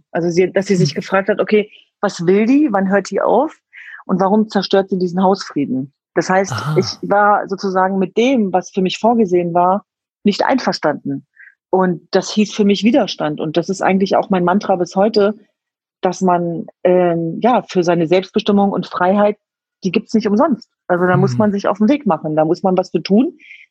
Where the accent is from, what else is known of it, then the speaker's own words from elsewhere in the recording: Hanover, Lower Saxony, Germany; Also ich bin in Hannover-Linden sozusagen aufgewachsen. Ich bin geboren in der Landesfrauenklinik in der Nordstadt. Und ich bin Gott froh, dass ich in Hannover zur Welt kommen durfte